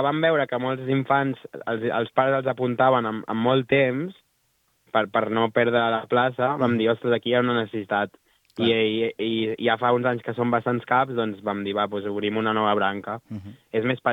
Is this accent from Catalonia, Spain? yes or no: yes; Granollers, Catalonia, Spain; jo sóc de Granollers, que tampoc és allò al mig de res